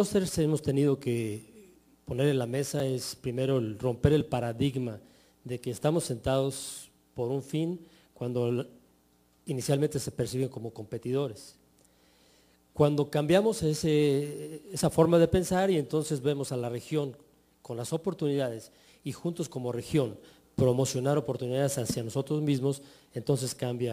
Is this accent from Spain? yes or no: no; Mexico; lo que como mexicanos estamos muy acostumbrados ya hace mucho tiempo.